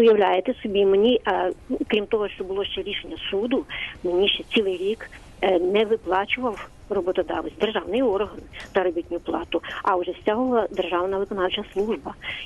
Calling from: Kyiv, Ukraine; я з Києва.

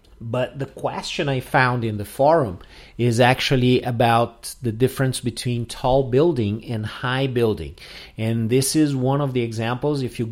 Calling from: Porto Alegre, Rio Grande do Sul, Brazil

